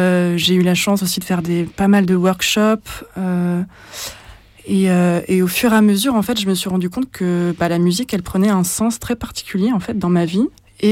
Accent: Grenoble, Auvergne-Rhône-Alpes, France; moved away as an adult; Et jusqu'à l'âge de 18 ans, et ensuite à l'âge de 18 ans, j'ai quitté Grenoble. Je suis arrivée à Strasbourg pour mes études.

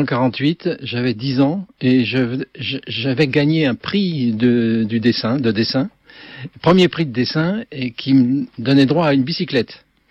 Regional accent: Châlons-en-Champagne, Grand Est, France; parce que je venais de Chalon-sur-Marne

